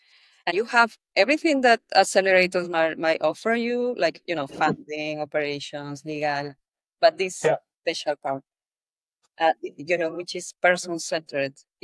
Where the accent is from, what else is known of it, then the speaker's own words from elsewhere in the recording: Peru; So I come from Peru, from South America.